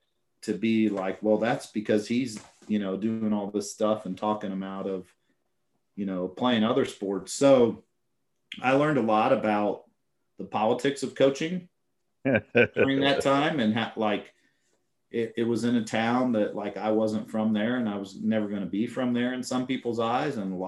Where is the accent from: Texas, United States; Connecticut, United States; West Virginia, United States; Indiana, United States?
Indiana, United States; Well, I'm from Indiana again. Like, it is what it is.